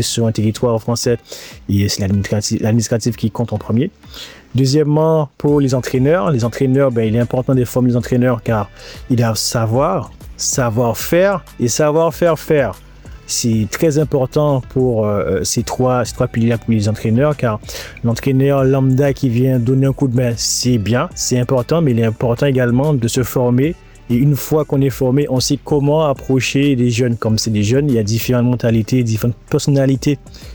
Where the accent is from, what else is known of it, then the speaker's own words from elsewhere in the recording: France; parce que en tant que Français, on est sur les podiums